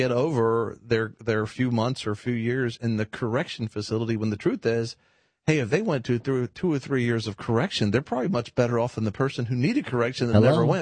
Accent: United States; As an American, you know, Americans can think any way they want to think

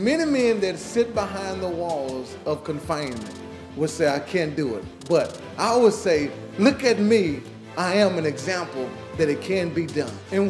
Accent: Crosby, Texas, United States; I was born and raised in Crosby, Texas, in a family of 12, and I was the youngest.

